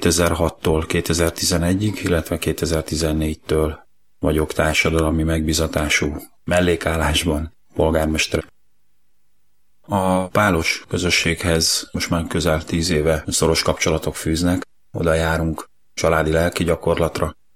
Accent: Zirc, Veszprém County, Hungary; born there; 1971-ben születtem Zirce a Bakonyban. Nagyvázsonyban élek, ez egy település Balaton felvidéken, Kinizsipál kapcsán talán sokan ismerik.

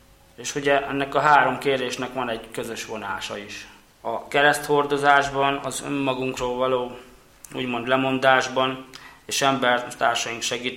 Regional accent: Érkörtvélyes, Bihor, Romania; Általános iskolát ugye a szülőfalumban Érkörtvélyesen, Erdélyben töltöttem ezt a általános iskolát, ott is végeztem. Ugye a vallásomat tekintve én római katolikus vagyok.

